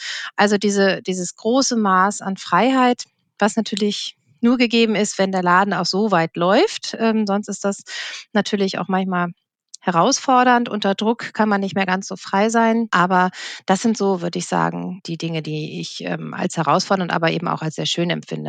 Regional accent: Kiel, Schleswig-Holstein, Germany; born there; also born or lived in Munich; Ich bin gebürtige Kielerin und hatte dann ein paar Jahre in München verbracht

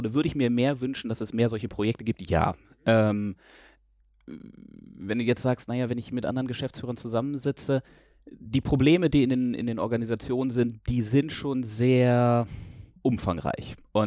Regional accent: Berlin, Germany; born there; ich komme gebürtig aus Berlin

